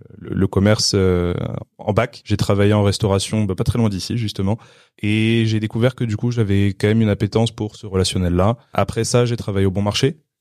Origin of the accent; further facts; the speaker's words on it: Paris, Île-de-France, France; j'ai 20 ans et je suis originaire de Paris.